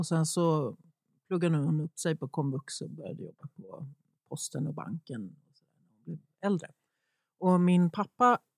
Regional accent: Umeå, Västerbotten County, Sweden; born there; also born or lived in Trångsund / Vändelsö / Lund / Nynäshamn; Jag är född i Umeå.

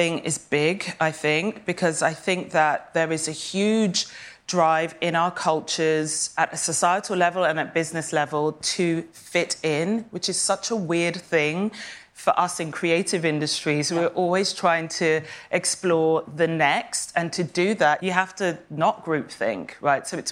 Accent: Kenya; born there; also born or lived in Saint Kitts and Nevis; I was born in Kenya, in a very rural, specific part of Kenya, to a mother who wasn't Kenyan and everyone else was.

